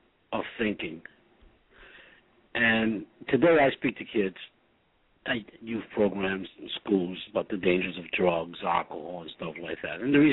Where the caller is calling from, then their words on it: Philadelphia, Pennsylvania, United States; I'm calling from Philadelphia.